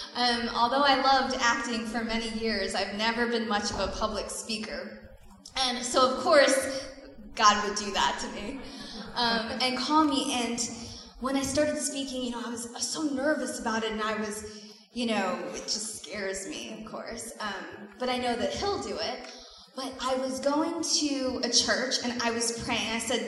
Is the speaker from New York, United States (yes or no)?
yes; New York, United States; I'm a New Yorker, so we never just say anything.